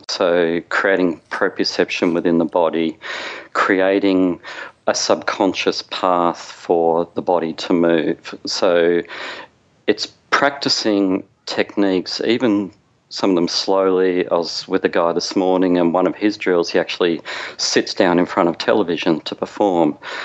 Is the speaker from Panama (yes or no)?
no; Australia; Growing up in Australia, I played a lot of sport as a kid.